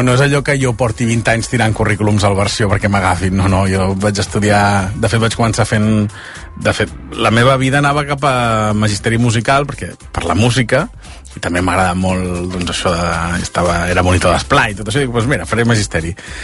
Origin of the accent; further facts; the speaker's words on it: Vilanova i la Geltrú, Catalonia, Spain; Que jo sóc de Vilanova i la Geltrú.